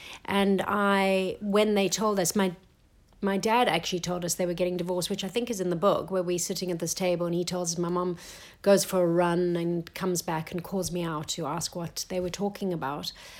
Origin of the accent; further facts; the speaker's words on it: South Africa; growing up in South Africa is very special at the time.